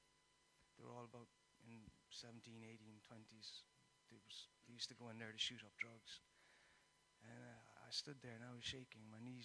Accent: Munster, Ireland; I wasn't used to flats. I came from Kerry. I wasn't familiar with this kind of stuff.

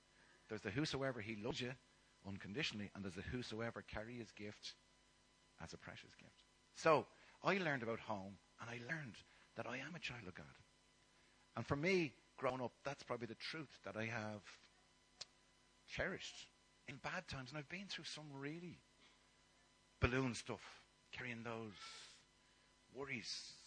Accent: Dublin, County Dublin, Ireland; born there; I was born in Griffith Barracks, which is now Griffith College. So I'm coming home today. I was born in the Liberties.

